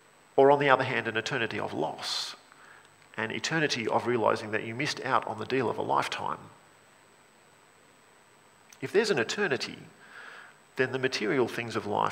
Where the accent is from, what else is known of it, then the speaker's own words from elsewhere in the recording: Australia; Now, as Australian Christians, we want to follow Jesus and we want to be in the kingdom of God